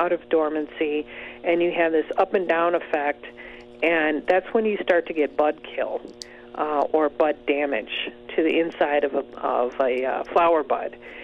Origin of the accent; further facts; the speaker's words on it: Michigan, United States; You know, I remember as a kid, I grew up in Michigan, and we would get boatloads of snow, and you wouldn't see grass until April.